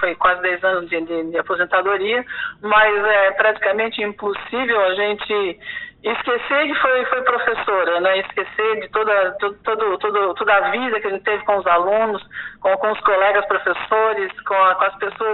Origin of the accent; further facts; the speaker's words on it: Siderópolis, Santa Catarina, Brazil; now in Urussanga, Brazil; Eu sou sideropolitana, né? Sideropolitana. Comecei na educação em Siderópolis